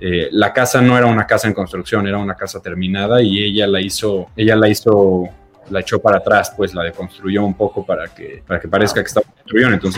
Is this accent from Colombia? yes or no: no; Mexico; para los nuevos talentos mexicanos que tantos orgullos nos han dado como mexicanos